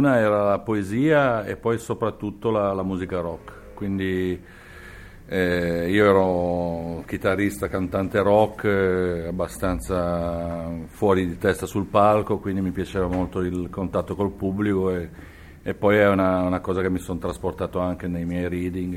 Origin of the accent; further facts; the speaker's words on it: Genoa, Liguria, Italy; Io sono nato nei Carugi, che per me è l'unica parte di Genova che è Genova veramente, e per cui si giocava per le strade